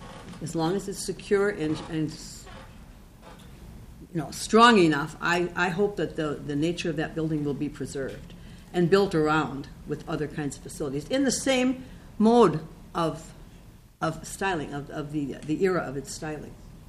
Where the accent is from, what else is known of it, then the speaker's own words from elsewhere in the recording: Saint Paul, Minnesota, United States; St. Paul was my hometown